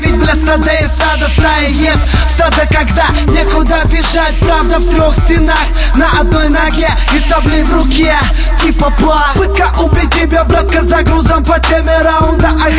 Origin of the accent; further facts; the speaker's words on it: Moscow, Russia; казаточнее, то ее юзал Мегара район Обручевский. Вот откуда я родом